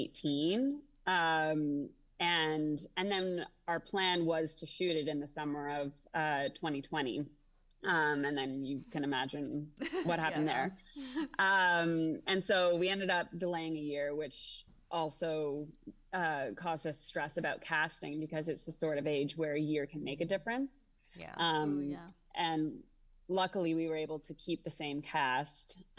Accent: Toronto, Ontario, Canada; so I'm from Toronto, Canada.

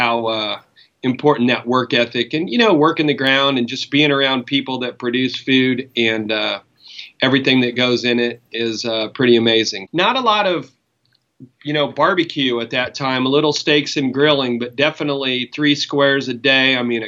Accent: Wamego, Kansas, United States; Yeah, so I grew up near Manhattan, Kansas, in a town called Womego. And yeah, man, grew up on a farm, farm kid

